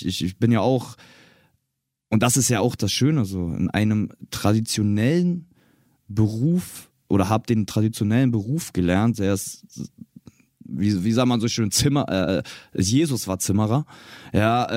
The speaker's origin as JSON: {"language": "German", "region": "Berlin", "country": "Germany", "tie": "born or raised there", "said": "Berlin ist meine Heimat. Ich bin aufgewachsen in Berlin-Reinickendorf, Wedding, Pankow."}